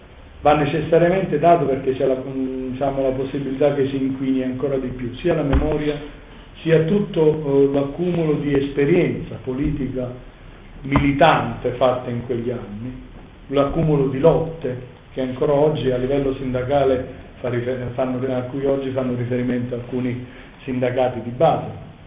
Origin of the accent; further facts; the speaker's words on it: Aversa, Campania, Italy; also born or lived in Milan; Io sono venuto via di Milano negli anni 70 e sono tornato ad Aversa, la mia città natale.